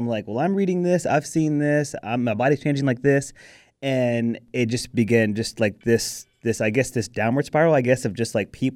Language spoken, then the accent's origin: English; the South, United States; we're here in Texas, and I grew up in the South too. So we've got the Mexican food, we got soul food. We love flavor here in the South.